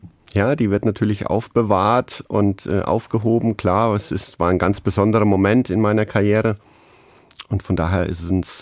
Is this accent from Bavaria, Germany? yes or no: yes; Gänheim, Bavaria, Germany; Und dazu gehört eben auch mein Heimatdorf Gähnheim mit circa 800 Einwohnern. Und ich bin immer noch sehr gerne dort.